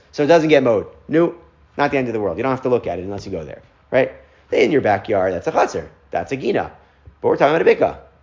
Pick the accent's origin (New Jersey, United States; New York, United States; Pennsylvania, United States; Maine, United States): New York, United States; Lawrence; So when I grew up in Lawrence, in the house that my parents raised me in, so a couple years before my parents ultimately moved to a different part of Lawrence, they built a shul across the street.